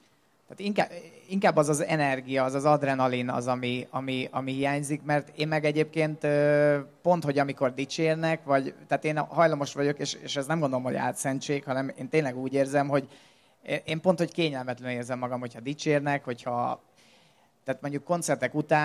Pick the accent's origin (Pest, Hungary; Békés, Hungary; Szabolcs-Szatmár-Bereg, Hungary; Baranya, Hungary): Pest, Hungary; Monor; also born or lived in Budapest; hogy monori vagyok, egy ilyen 15 évre felköltöztem Budapestre, amikor a főiskolát kezdtem, meg amikor a zenei karrier beindult, és aztán megismerkedtem a feleségemmel, és aztán visszaköltöztünk monóra